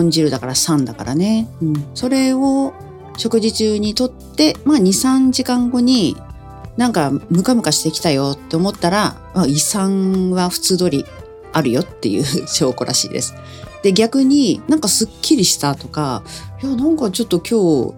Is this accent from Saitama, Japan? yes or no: yes; Koshigaya, Saitama, Japan; 越谷市、私の地元なんですけども、埼玉県のね越谷市で